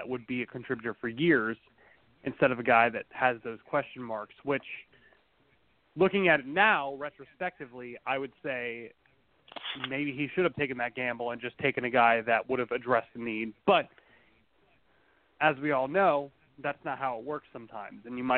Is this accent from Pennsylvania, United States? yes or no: yes; Lancaster, Pennsylvania, United States; Lancaster, PA.